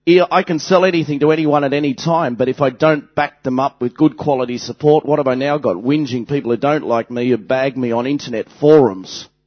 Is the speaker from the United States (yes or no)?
no; Australia; and I'm an Aussie.